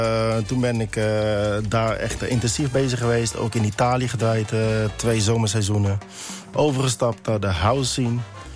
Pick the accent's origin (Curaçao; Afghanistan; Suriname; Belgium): Curaçao; ik ben meer opgegroeid, hè. Opgegroeid in Curaçao.